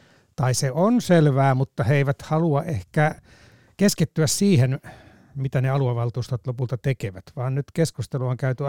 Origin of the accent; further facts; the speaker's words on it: Lapland, Finland; olen itse Lapista kotoisin ja mietin Lapin tilannetta.